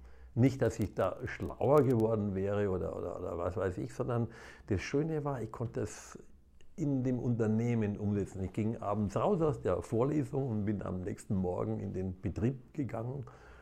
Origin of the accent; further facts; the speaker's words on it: Munich, Bavaria, Germany; Also ich bin Münchner, München geboren